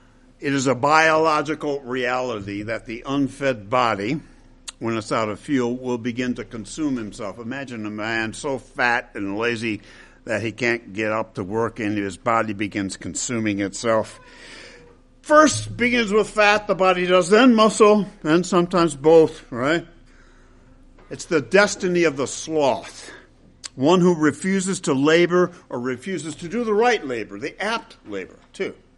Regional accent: Grand Rapids, Michigan, United States; But with their millions of dollars in my hometown, Grand Rapids, Michigan, they bought the old, storied Pantland Hotel, where I worked at the time

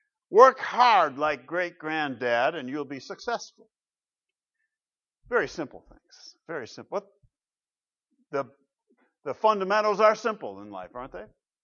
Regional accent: Michigan, United States; I grew up in Western Michigan, which is strongly Dutch in its heritage.

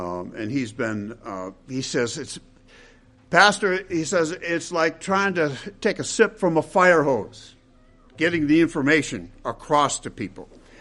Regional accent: Grand Rapids, Michigan, United States; But with their millions of dollars in my hometown, Grand Rapids, Michigan, they bought the old, storied Pantland Hotel, where I worked at the time

